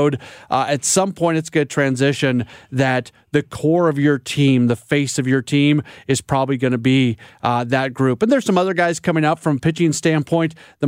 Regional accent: St. Louis, Missouri, United States; And yeah, growing up in St. Louis, and my dad actually worked here at KMOX in the 60s

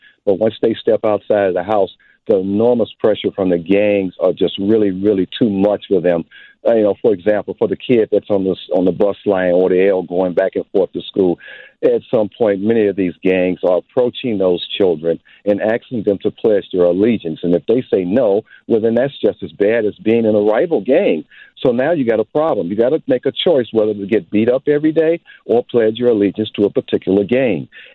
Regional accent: Chicago, Illinois, United States; Yeah, I'm calling from the south side of Chicago. I live in Chatham. I grew up in Grand Crossing, but I live in Chatham.

